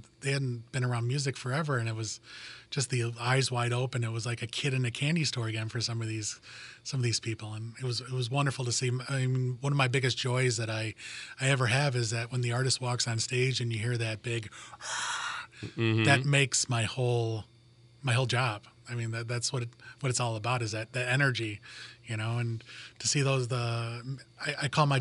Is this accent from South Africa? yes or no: no; Wilmette, Illinois, United States; now in Munster, United States; I live in Munster. I grew up in Wilmette, and now I live in Munster. Spent a lot of time downtown, too.